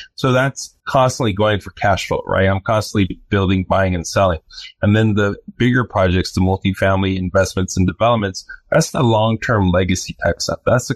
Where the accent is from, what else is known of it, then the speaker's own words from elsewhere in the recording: Los Angeles, California, United States; You know, I'm from East LA, right?